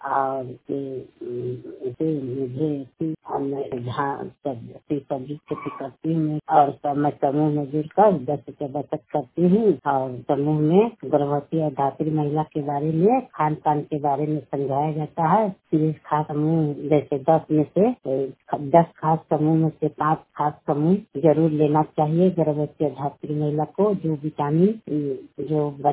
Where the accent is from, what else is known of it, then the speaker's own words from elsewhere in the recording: Manpur, India; ग्राम मानपुर और पंचायत अकबरपुर के रहने वाली हूँ, प्रखंड दरियापुर।